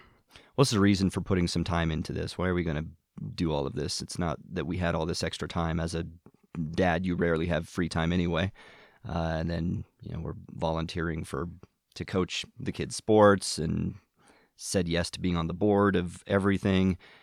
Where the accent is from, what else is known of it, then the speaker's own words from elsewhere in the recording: Reno, Nevada, United States; I'm also born and raised in Reno. I'm probably only a third generation Renoite here